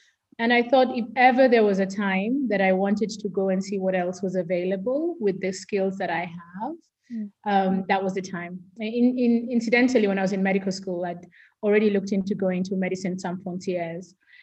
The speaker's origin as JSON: {"language": "English", "country": "Kenya", "tie": "born or raised there", "also_born_or_lived": "Southampton", "said": "And so I grew up in Kenya and then had the opportunity to go and do my medical school in Southampton."}